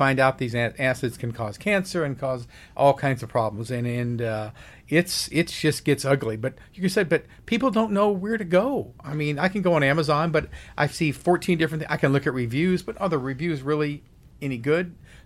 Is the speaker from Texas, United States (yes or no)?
yes; Texas, United States; I'm from Texas, so everybody has aloe vera juice